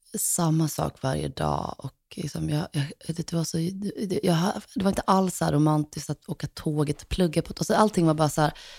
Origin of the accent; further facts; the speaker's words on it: Gothenburg, Västra Götaland County, Sweden; Jag trivdes med min barndom i Högsbo, det gjorde jag.